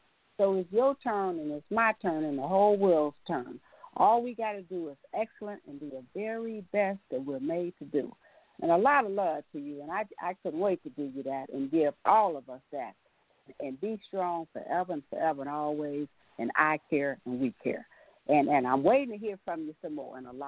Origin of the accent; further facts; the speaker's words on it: Texas, United States; I'm from Texas.